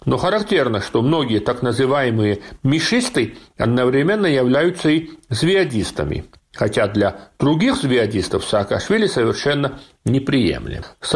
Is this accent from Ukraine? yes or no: no; Georgia; Я вырос в Советской Грузии